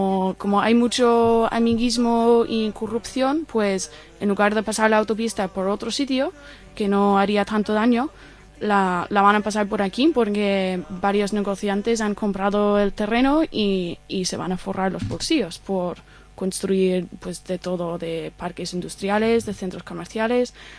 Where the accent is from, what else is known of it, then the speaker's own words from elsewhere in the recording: Ireland; Spanish is a second language; soy irlandesa y he vivido bastante en España.